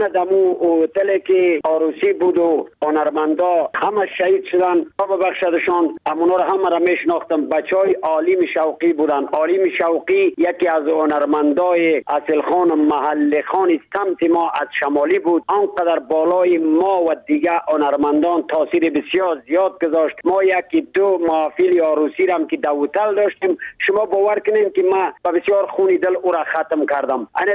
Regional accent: Afghanistan; چون خودم پامیری هستم، از پامیری بدخشان افغانستان هستم،

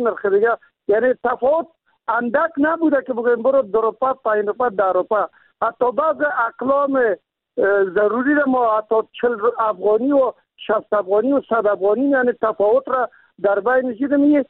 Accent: Kabul, Afghanistan; خودم شخصا مسکونه کابل و باشنده کابل و متولد کابل هستم

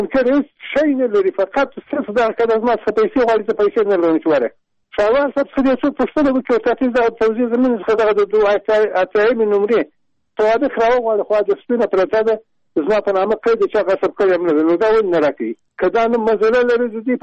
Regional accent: Nimruz, Afghanistan; now in Kabul, Afghanistan; ټلیفون مې د کابل کړی اصلا زه د نیمروز د ولایت یم

